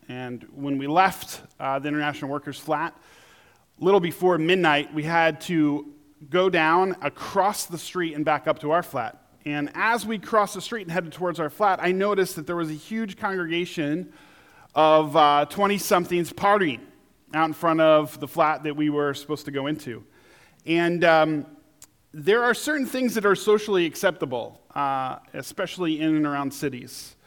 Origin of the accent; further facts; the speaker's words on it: New York, United States; Actually, two of the team were from Canada, and one was from Nebraska, and I was from New York.